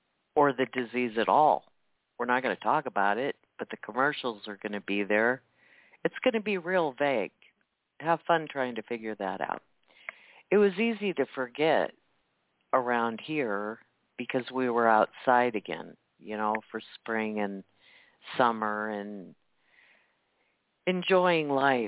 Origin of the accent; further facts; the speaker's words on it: Midwest, United States; Now, I said I'm from Middle America